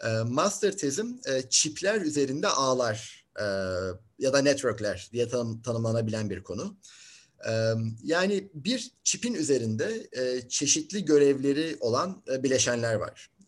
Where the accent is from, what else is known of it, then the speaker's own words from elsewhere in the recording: Bodrum, Muğla, Turkey; also born or lived in Kastamonu / Istanbul; Kastamonu doğumluyum. Eczacı bir anne ve turizmci bir babanın tek çocukları olarak dünyaya geldim. İlkokulu ailemle birlikte taşındığım Bodrum'da okudum. Ortaokul ve liseyi İstanbul'da okumak için babaannemin yanına geldim.